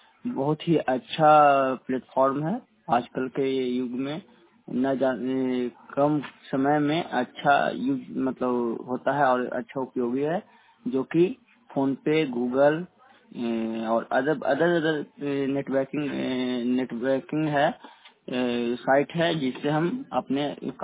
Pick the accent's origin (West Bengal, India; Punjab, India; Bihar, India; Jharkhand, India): Bihar, India; Shahpur; मैं शाहपुर के रहने वाला हूँ